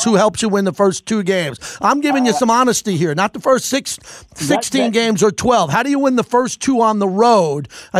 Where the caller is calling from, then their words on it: La Jolla, California, United States; I became the best caller in the country. … from La Jolla.